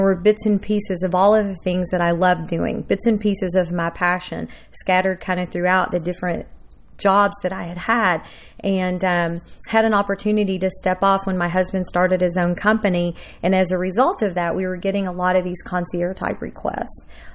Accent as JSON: {"language": "English", "town": "Madisonville", "region": "Kentucky", "country": "United States", "tie": "born or raised there", "lives_now": "Louisville, United States", "said": "I grew up in Madisonville, Kentucky, and ended up in Louisville several years ago, and it truly has been home to me."}